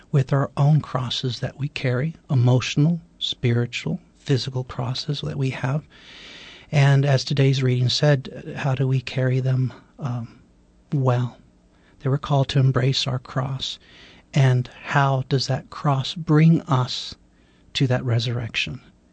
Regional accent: Corpus Christi, Texas, United States; born there; Well, I was born here in Corpus Christi, Texas

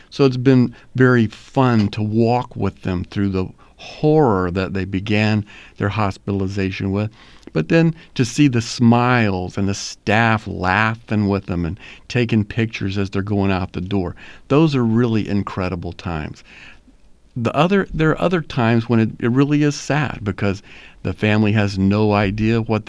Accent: Corpus Christi, Texas, United States; Well, I was raised here in Corpus. My family goes back to the turn of the last century here in Corpus. I graduated from Ray High School.

